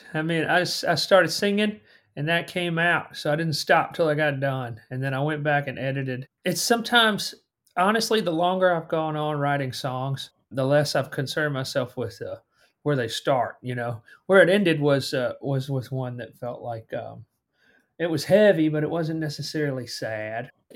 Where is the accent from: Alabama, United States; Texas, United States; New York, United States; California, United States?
Alabama, United States; now in Nashville, United States; that was not an option when I was growing up in Alabama. And sometimes it's not living in Nashville either.